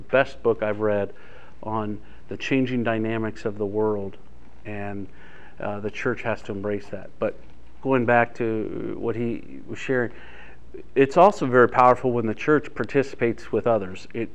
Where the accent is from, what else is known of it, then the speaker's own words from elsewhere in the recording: Dayton, Ohio, United States; I grew up in Dayton, Ohio with the Big Red Machine